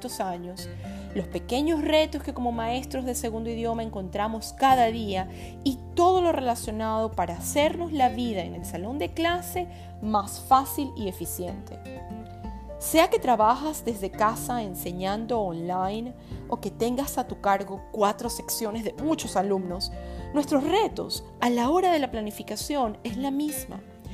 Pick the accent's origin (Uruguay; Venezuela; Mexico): Venezuela; now in United States; Soy venezolana, viviendo y trabajando en los Estados Unidos desde el 2004.